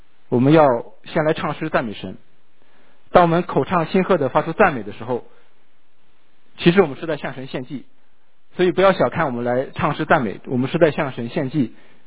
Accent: China; 就是我们从大陆来的人，我们在国内可能上政治课学过这么一段话

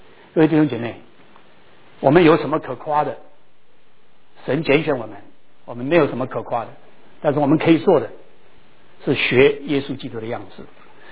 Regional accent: Taiwan; 我小的时候在台湾你在看的都是牛的上面就是有一个 yoke

